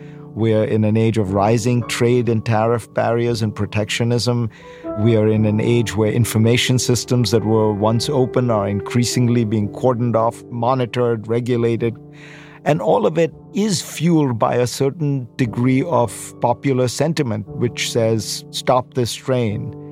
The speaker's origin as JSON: {"language": "English", "country": "India", "tie": "born or raised there", "lives_now": "United States", "said": "I grew up in India in the 70s."}